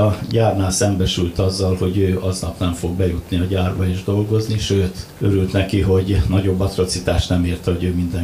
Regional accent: Budapest, Hungary; Gyakorlatilag a 60-as évek Budapestje egy nagyon háború utáni, nagyon kibontakozó világ volt. Mi ilyen klótgatyás kulcsos gyerekként nőttünk föl, tehát lógott a nyakunkba a lakáskulcs

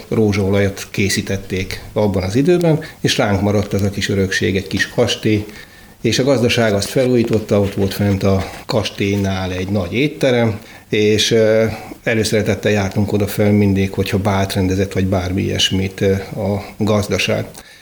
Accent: Sárbogárd, Fejér, Hungary; 1964. szeptember 23-án születtem Sárbogárdon. Ez egy Fejér megyei település, és onnan mondjuk 6 kilométerre volt egy kis puszta, úgy hívják, hogy Nagy Hörcsök. És ott kezdtem életem első éveit.

